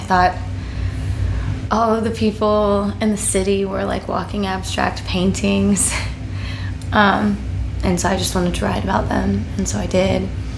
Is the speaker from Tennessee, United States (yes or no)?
yes; Nashville, Tennessee, United States; also born or lived in Memphis / Orange County; now in St. Louis, United States; Yeah, I'm from all over. I was born in Memphis, was there through a lot of my childhood, raised in South Nashville, and then I spent 6 years in Southern California in Orange County.